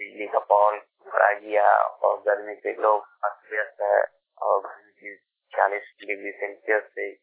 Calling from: Bihar, India; रामपलियो post आजाद थाना जाया जिला जमुई से।

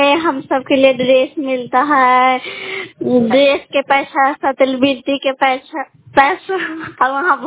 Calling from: Nalanda, Bihar, India; मैं कामधा से बोल रही, थाना चंडी जिला नालंदा।

